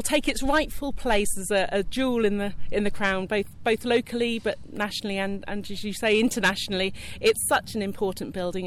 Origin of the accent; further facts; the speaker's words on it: Norwich, East of England, United Kingdom; I grew up in Norwich